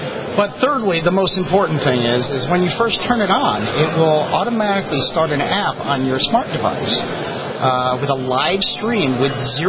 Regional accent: Florida, United States; And we're from Florida, too, so yeah, we have the castle law

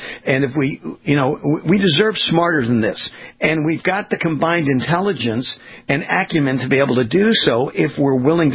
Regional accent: California, United States; I was born and raised in California. It's a uniparty there.

